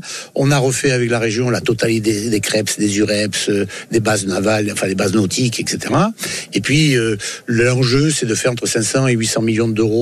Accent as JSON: {"language": "French", "region": "Provence-Alpes-Côte d'Azur", "country": "France"}